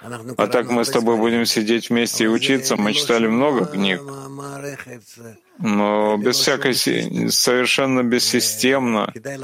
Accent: Rehovot, Central District, Israel; И я ему сказал, что мы из Рехобота, хотим учиться науке

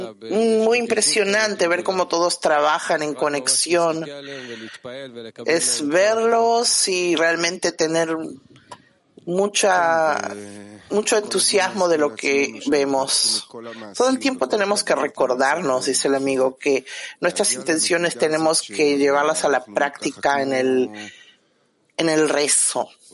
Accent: Belarus; Yo soy de Bielorrusia

